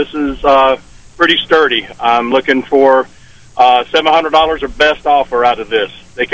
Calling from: Corfu, New York, United States; I'm calling from Corfu.

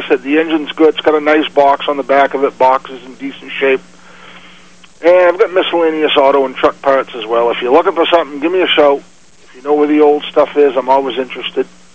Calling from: Maine, United States; Hey, good morning, Tom and Sedatus, Maine.

